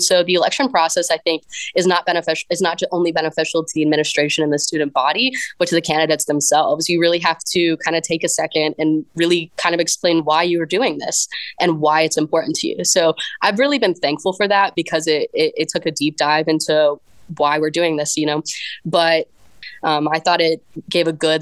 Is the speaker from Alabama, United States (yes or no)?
yes; Mobile, Alabama, United States; major with a minor in philosophy and political science on the pre-law track, and I'm from Mobile, Alabama.